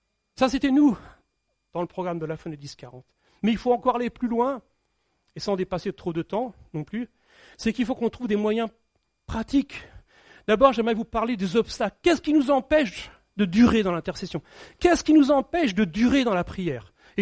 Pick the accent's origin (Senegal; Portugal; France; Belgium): France; En tant que Français, il faut qu'on change ça.